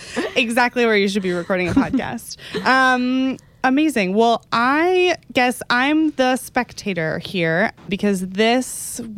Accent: Texas, United States; I'm just from Texas

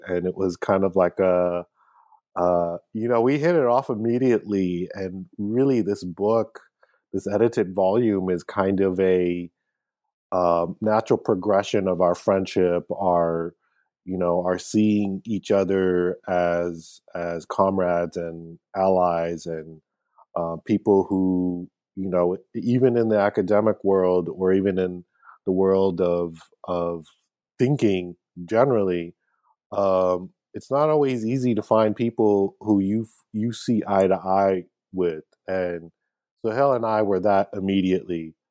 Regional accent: United States; You know, my family coming from Pakistan, you know, growing up in the States, having this kind of thirst to travel around.

